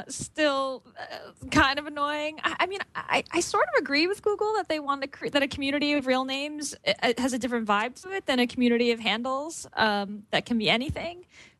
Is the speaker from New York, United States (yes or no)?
yes; Brooklyn, New York, United States; So if you search for Brooklyn, New York, you can see how big my hometown really is, or my home borough really is.